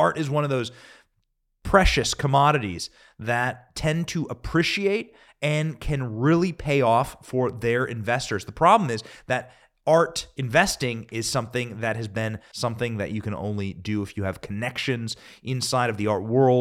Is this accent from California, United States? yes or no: no; Iowa, United States; I'm from Iowa. Bacon should be cheap.